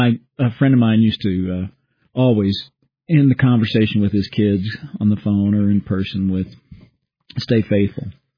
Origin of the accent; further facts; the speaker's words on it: Illinois, United States; moved away; When I moved out here from Illinois in 1982, I was amazed when we visited to see people working like construction jobs on a Saturday, because where I grew up in southern Illinois